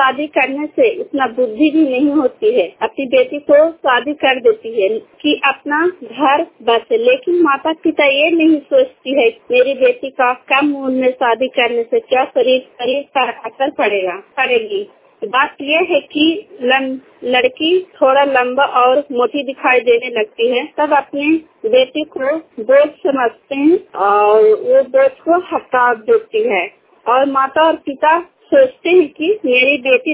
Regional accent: Kolama, Bihar, India; Block Harnaut Kolama गांव के रहने वाली हूँ, जिला नालंदा।

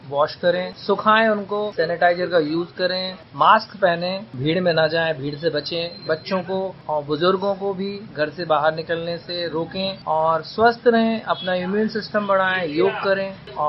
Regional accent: Guna, Madhya Pradesh, India; और मैं गुना से हूँ।

